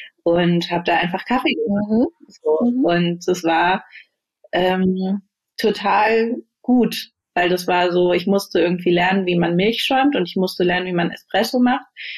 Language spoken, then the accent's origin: German; Berlin, Germany; Ich bin Berlinerin, Geborene.